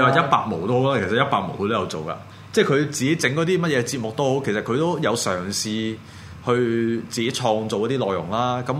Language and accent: Cantonese; Hong Kong; 我作為一個香港人，呢個乜水咧？